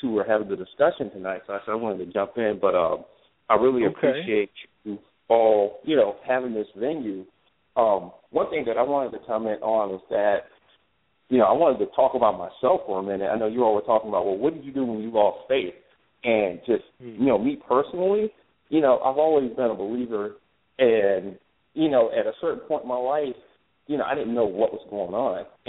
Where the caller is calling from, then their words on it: Spartanburg, South Carolina, United States; Oh, I'm calling from South Carolina, Spartanburg.